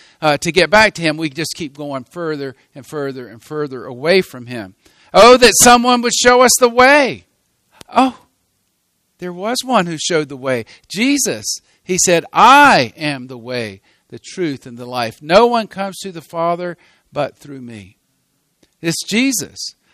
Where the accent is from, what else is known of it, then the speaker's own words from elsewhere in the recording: North Carolina, United States; I went to college in Nyack, New York. I grew up in North Carolina. It was a 10-hour trip